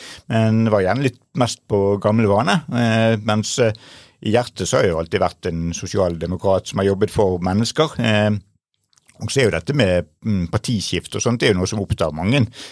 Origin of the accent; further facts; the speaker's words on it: Bergen, Vestland, Norway; moved away as an adult; now in Oslo, Norway; Så jeg kommer jo fra Bergen opprinnelig. Født og oppvokst der og hadde min utdannelse I utlandet, utdannet siviløkonom.